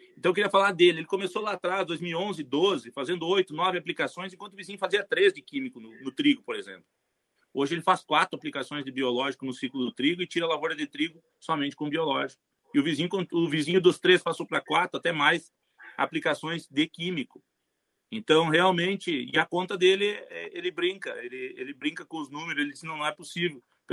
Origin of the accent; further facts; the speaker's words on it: Caçapava do Sul, Rio Grande do Sul, Brazil; que foi no Rio Grande do Sul, eu sou daí, sou natural de Caçapava